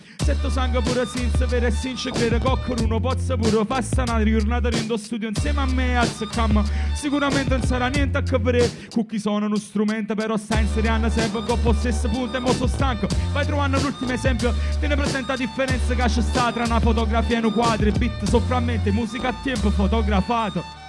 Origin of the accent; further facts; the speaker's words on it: Naples, Campania, Italy; noi che veniamo dalla Saitella, cioè dai luoghi un po' così come il Bronx di Napoli